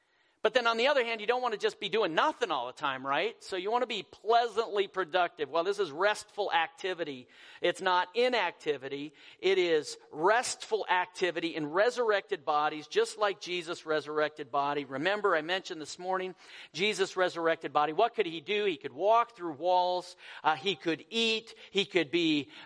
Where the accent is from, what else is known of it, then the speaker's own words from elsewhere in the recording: Colorado, United States; Where I grew up in Colorado, we have the Colorado River going right through town.